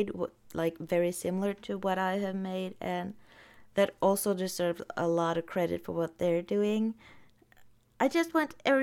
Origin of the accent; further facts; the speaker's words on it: Norway; first language Norwegian; English is a second language; No, thank you, but I am Norwegian. But that's a good compliment to get.